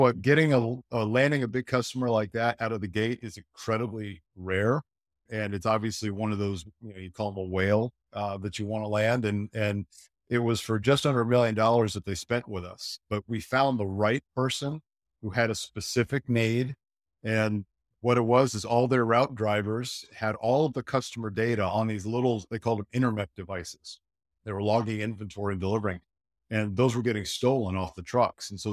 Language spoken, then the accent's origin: English; Illinois, United States; So grew up in the Midwest, outside of Chicago. Was born out there in the city of Broad Shoulders and went to school, undergraduate, University of Iowa, graduate degree, Notre Dame